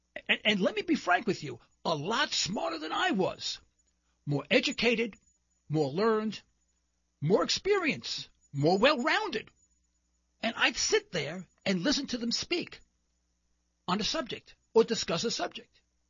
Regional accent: New York City, New York, United States; Actually, you probably have detected from my accent, I am probably not from Oklahoma. Yes, I'm from New York City. In fact, I'm a Harlem boy from New York City.

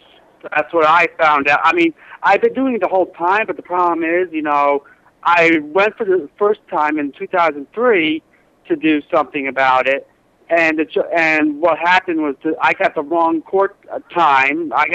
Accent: New York City, New York, United States; I'm from New York City.

